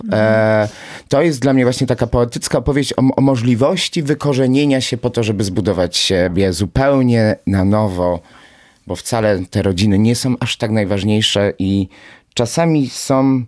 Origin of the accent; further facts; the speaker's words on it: Silesian Voivodeship, Poland; jestem z Cieszyńskiego